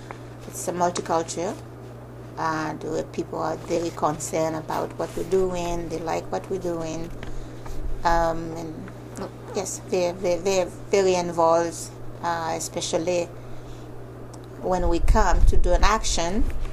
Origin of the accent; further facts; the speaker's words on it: Haiti; first language French; English is a second language; now in Ottawa, Canada; Yes, French is my first language.